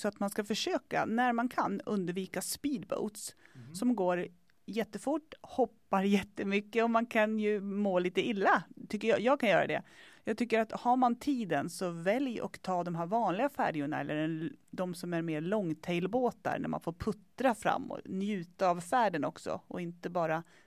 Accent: Sweden; Jag tycker också att som svensk är man lite så här

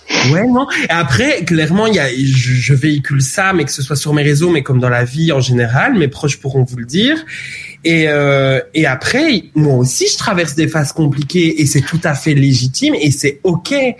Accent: Liège, Wallonia, Belgium; now in Brussels, Belgium; J'ai grandi en Belgique, évidemment, et j'y resterai à vie, je crois, parce que j'adore mon pays. Mais de base, je suis pas du tout de Bruxelles. Je suis du côté de Liège, et c'est vrai que je suis arrivée ici par amour et pour d'autres raisons.

